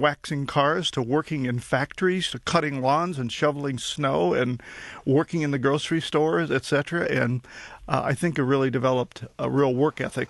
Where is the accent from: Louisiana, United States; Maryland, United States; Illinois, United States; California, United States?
Illinois, United States; Granite City; Yes, I grew up in Granite City, Illinois, which is across the river from St. Louis, Missouri. It's a steel mill town